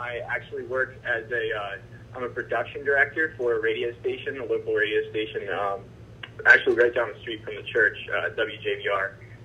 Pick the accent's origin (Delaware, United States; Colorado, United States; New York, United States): Delaware, United States; Wilmington; Sure. So, I grew up in Wilmington, Delaware, right here around Bellefonte, and I actually went to school at St. Helena's from 2nd to 8th grade